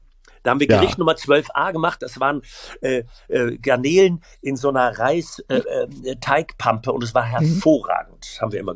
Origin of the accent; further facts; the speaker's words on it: Rhineland, Germany; now in Hamburg, Germany; ich bin wahnsinnig gerne hier in Hamburg, tatsächlich. Also ich bin im Rheinland groß geworden